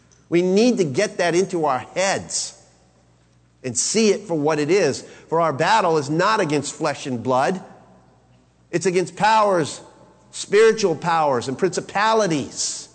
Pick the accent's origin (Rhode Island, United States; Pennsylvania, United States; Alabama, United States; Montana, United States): Rhode Island, United States; Back in the 60s, when I was growing up in Rhode Island, my grandmother used to have a closet full of board games.